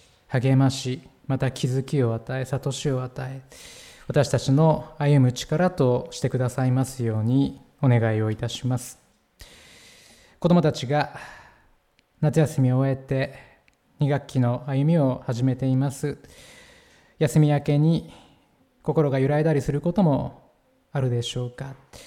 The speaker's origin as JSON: {"language": "Japanese", "town": "Biratori", "region": "Hokkaido", "country": "Japan", "said": "私の実家ビラトリというところですけれども、"}